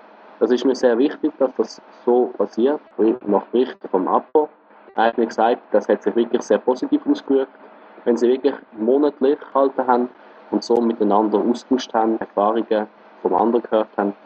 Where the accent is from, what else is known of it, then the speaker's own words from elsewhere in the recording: Jura, Switzerland; also born or lived in Basel-Landschaft; Ich komme ursprünglich von Basel-Land, bis zum Kindergarten gewesen. Nachher in Jura gezogen, da habe ich dort Primarschule und Tisch gemacht.